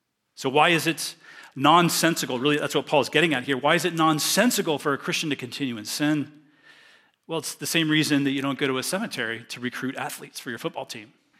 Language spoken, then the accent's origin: English; Newark, Ohio, United States; born there; Now, a personal identity fact for me is the fact that I was born in Newark, Ohio.